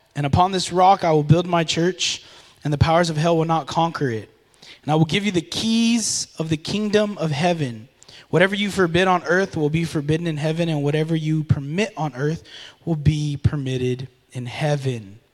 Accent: San Marcos, Texas, United States; So I grew up here in San Marcos, and I grew up kind of like, I don't know what side of town it is, Belvin Street near Wonder World.

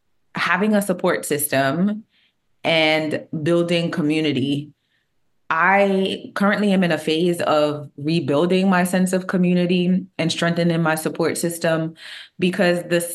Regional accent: Jamaica; I am Jamaican.

